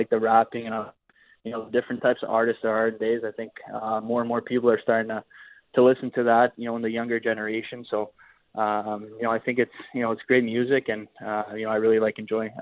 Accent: Canada; I grew up in Canada, and, you know, I love the country.

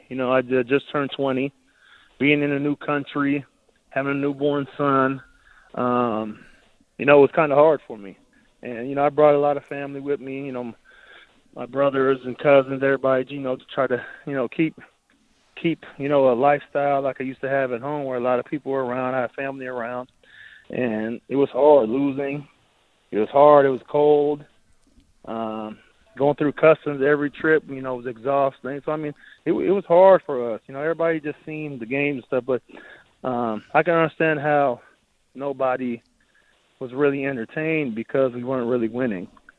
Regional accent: Arizona, United States; You know, I grew up in Arizona my whole life, where our winters are 65 degrees, 70 degrees is our winter.

